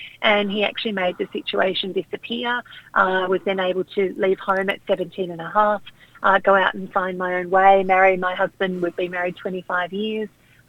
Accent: Victoria, Australia; also born or lived in Thailand; But I grew up in country Victoria. But being Indian and having my family back in India

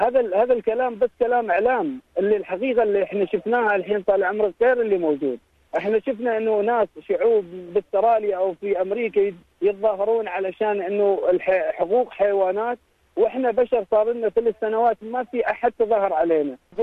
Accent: United Arab Emirates; أنا مو من الكويت، أنا بدون من دولة الأمارات.

